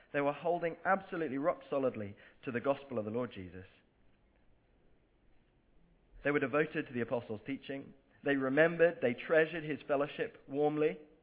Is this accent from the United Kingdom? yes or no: yes; England, United Kingdom; born or raised there